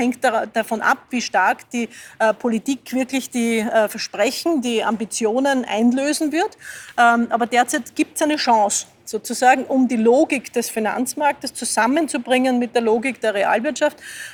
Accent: Lower Austria, Austria; now in Vienna, Austria; ich fahre in Wien überall mit dem Fahrrad. Ich komme ursprünglich aus dem Waldviertel, dort wäre es ein bisschen schwerer. Ich bin in die Schule gegangen, die war 25 Kilometer entfernt

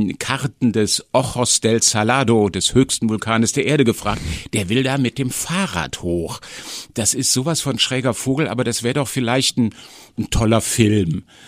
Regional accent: Rhineland, Germany; Also ich bin Rheinländer mit Leib und Seele, aber eben auch durchaus viel unterwegs.

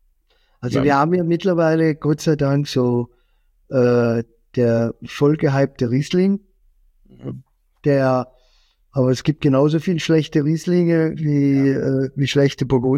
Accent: Baden-Württemberg, Germany; Ja, und bei uns in Baden war das tatsächlich so, dass dann diejenigen, die die Massenprodukte machen, dann immer gesagt haben, was ist gut.

